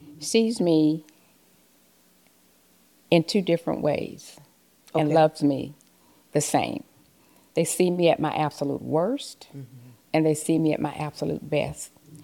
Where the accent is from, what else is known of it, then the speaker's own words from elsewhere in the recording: Lenoir, North Carolina, United States; also born or lived in Winston-Salem; I was born in Winston-Salem, okay. North Carolina. She lived there for early part of, until I was about eight. And then my mom remarried, and we moved to Lenore, North Carolina, where I grew up and went to school